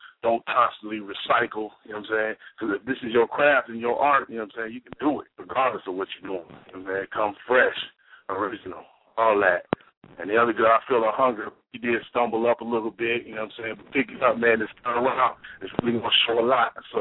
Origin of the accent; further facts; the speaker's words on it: Minnesota, United States; I'm not sure. I'm from Minnesota.